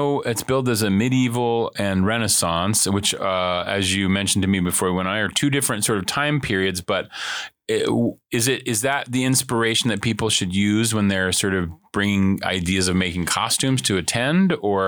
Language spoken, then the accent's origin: English; Anchorage, Alaska, United States; I grew up in Anchorage and I know they have the Ren Fair every year